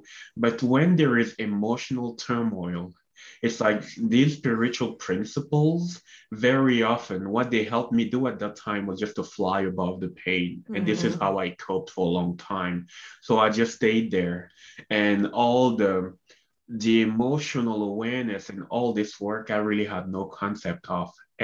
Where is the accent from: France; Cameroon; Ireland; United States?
Cameroon; born or raised there; moved away as an adult; also born or lived in Canada